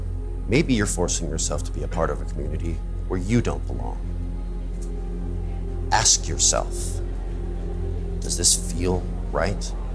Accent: California, United States; So, I grew up in California. As a kid, I was lonely. Lived in a small town, went to a small school

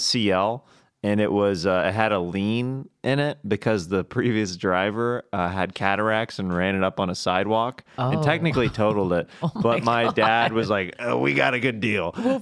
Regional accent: Kansas, United States; I'm from Kansas, baby.

